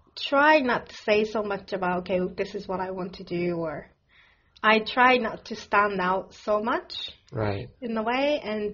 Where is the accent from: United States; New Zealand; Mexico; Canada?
United States; I'm Japanese, but I grew up in the States.